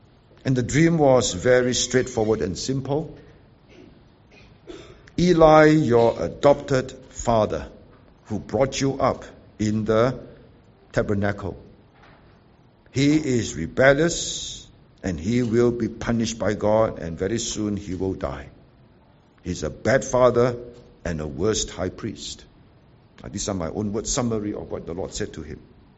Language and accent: English; Seremban, Negeri Sembilan, Malaysia; when we were growing up in Seremban, my dad was a member of parliament.